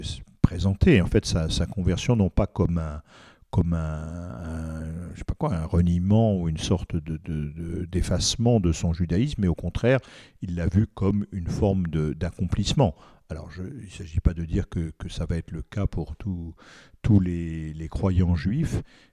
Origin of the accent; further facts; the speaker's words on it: Paris, Île-de-France, France; Après, c'est sûr aussi que, par exemple, moi, je suis originaire de Paris.